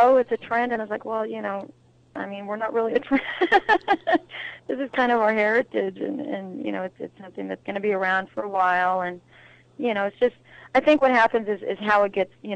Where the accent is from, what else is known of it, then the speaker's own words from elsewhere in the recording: Albuquerque, New Mexico, United States; because I'm from Albuquerque, New Mexico, and you know, I'm Spanish-Mexican, and, you know, I grew up listening to a lot of Latin-flavored music